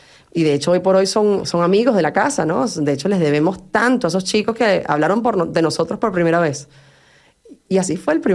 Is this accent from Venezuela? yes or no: yes; Venezuela; yo soy venezolana, mis abuelos eran vascos.